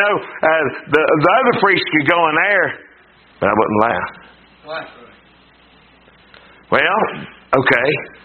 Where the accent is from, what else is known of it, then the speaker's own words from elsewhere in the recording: Winona, United States; I'm from Winona. So I was raised with that shadow.